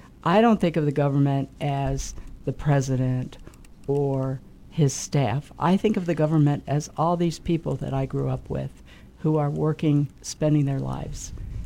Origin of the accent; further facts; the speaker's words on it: Washington, District of Columbia, United States; Also, growing up in Washington, D.C. was really a privilege, and that shaped my life and will always be a significant part of my history, too.